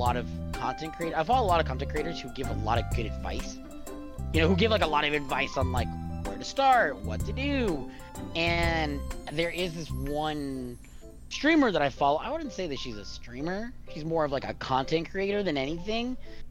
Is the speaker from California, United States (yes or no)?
yes; California, United States; I am from California, PST time.